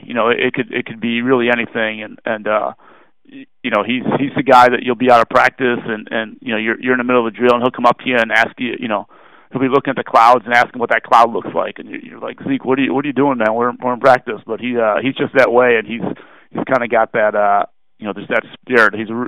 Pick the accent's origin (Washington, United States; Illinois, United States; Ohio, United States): Illinois, United States; Chicago; I'm originally from Chicago, so I'm a big fan of Chicago, you know, deep dish style pizza.